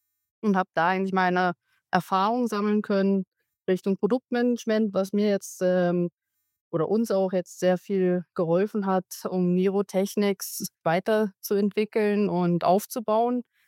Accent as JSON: {"language": "German", "country": "Germany", "moved": "yes", "lives_now": "Switzerland", "said": "komme ich ja ursprünglich aus Deutschland, bin aber schon sehr lange in der Schweiz"}